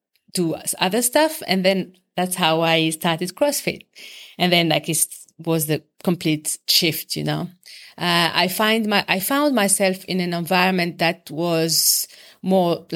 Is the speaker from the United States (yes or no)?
no; Tunisia; moved away as an adult; now in Indonesia; So I'm from Tunisia. I was born in Tunisia and I lived my entire life there. Never thought of moving out of Tunisia.